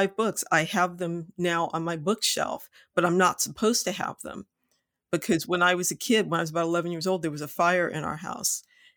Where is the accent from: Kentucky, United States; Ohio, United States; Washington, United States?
Ohio, United States; Lorain; I grew up in Lorain, Ohio, which is just west of Cleveland.